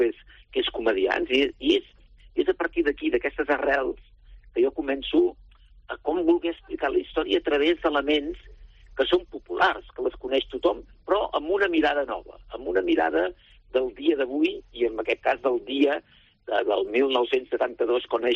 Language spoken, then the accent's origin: Catalan; Olesa de Montserrat, Catalonia, Spain; des de que vaig néixer a Olesa de Montserrat, que es feia la passió, els pastorets, les festes